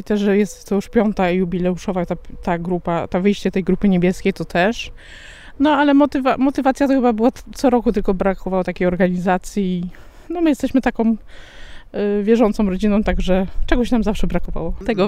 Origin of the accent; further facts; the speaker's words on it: Złoczew, Łódź Voivodeship, Poland; Jesteśmy ze Złoczewa.